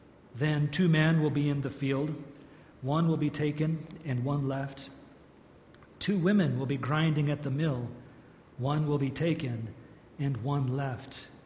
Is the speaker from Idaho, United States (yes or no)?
yes; Idaho, United States; It was new to me, and I grew up in Idaho. I know mashed potatoes